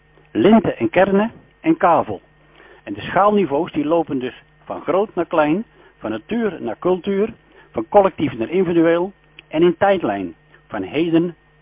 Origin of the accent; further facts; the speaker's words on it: Giezenburg, South Holland, Netherlands; uit Giezenburg